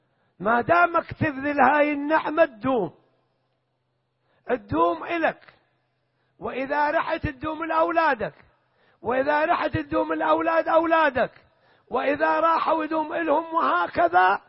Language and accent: Arabic; Iraq; وأنا ابن العراق وأشوف المجتمع هذا وهاي العشائر